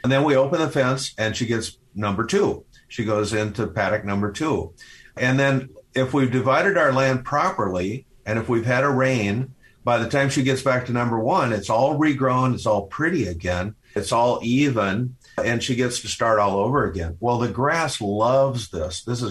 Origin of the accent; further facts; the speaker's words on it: Kansas, United States; Where I grew up in Kansas, we're the last remnant of what's called the tall grass prairie.